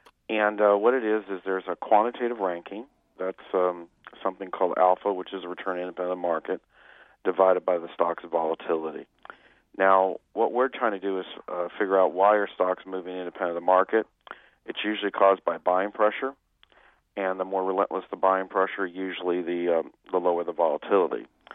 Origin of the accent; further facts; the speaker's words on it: Berkeley, California, United States; Well, I'm from Berkeley, California.